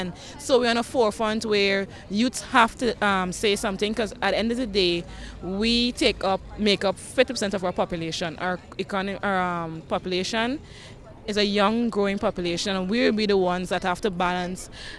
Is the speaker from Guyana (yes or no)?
yes; Guyana; I'm from Guyana.